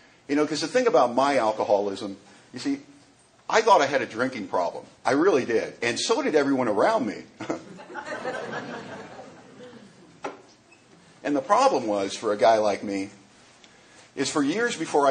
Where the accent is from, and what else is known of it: Bellingham, Washington, United States